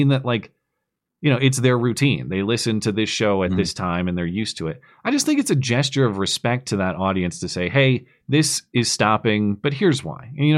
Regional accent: United States; as an outsider and as an American, I'm frustrated to trying to understand why.

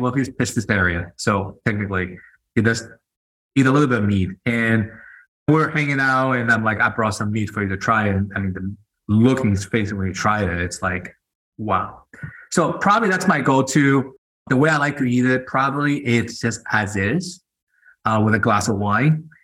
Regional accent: Spain; I'm Chinese. And what's interesting, I mean, being Chinese growing up in Spain

